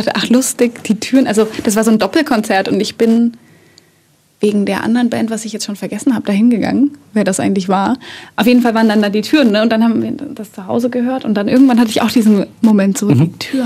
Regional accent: Dresden, Saxony, Germany; born there; Ich bin ja in Dresden geboren.

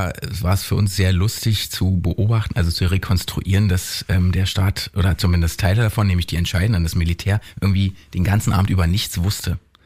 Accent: East Germany, Germany; ich komme also auch eben aus dem Osten

